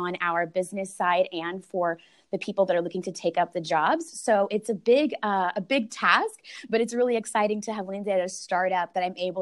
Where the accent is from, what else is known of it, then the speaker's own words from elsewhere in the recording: Dallas, Texas, United States; I was born and raised in Dallas.